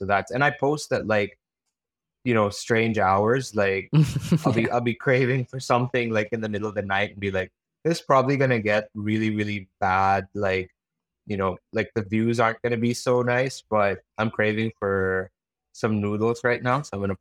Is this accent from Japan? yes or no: no; Manila, Metro Manila, Philippines; also born or lived in Baguio, Philippines; So I was born in Baguio and I was raised in Manila. So I spent almost no time in India.